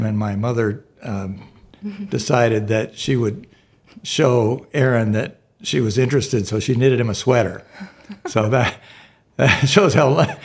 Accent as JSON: {"language": "English", "town": "Los Altos", "region": "California", "country": "United States", "tie": "born or raised there", "said": "So the house that I grew up in is in Los Altos."}